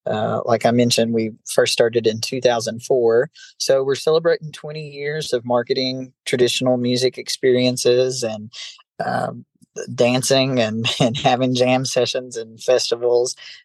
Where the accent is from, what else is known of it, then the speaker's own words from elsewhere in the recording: Big Stone Gap, Virginia, United States; I grew up in the coal fields in Big Stone Gap, so I wasn't a stranger to old-time m